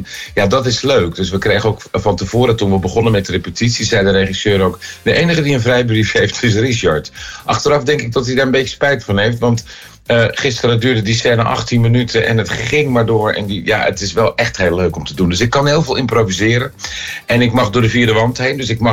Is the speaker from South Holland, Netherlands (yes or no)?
yes; Goeree-Overflakkee, South Holland, Netherlands; now in Rotterdam, Netherlands; Ik ben natuurlijk, moet ik eerlijk over zijn, een import Rotterdammer. Hè? Ik kom van Goeree over Flakke. Maar... Ja. Inmiddels woon ik er geloof ik 35 jaar